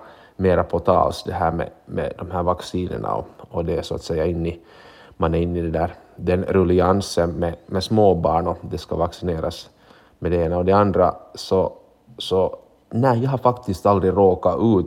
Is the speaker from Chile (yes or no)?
no; Finland; alla vaccin som vi finländare borde få